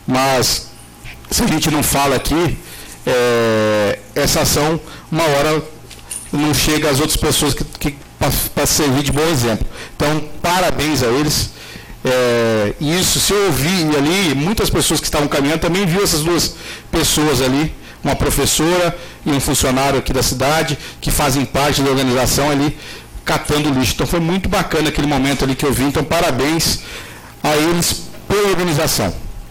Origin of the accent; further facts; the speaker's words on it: Terenos, Mato Grosso do Sul, Brazil; por ser nascido e criado em Terenos, por ser cidadão.